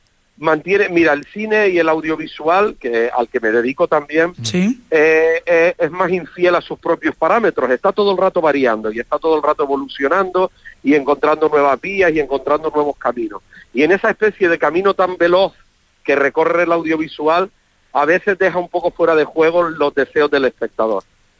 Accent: Las Palmas, Canary Islands, Spain; soy de Las Palmas, soy canario, y Antonia San Juan también

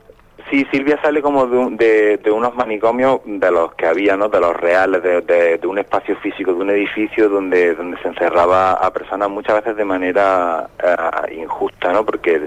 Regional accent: Andalusia, Spain; also born or lived in Madrid, Spain; yo aunque soy andaluz, pero yo cuando vivía en Andalucía, a mí el flamenco a lo mejor era como la sobreexposición

